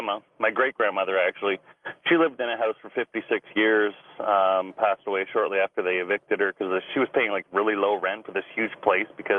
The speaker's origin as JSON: {"language": "English", "country": "Canada", "said": "I'm from Canada, my own government."}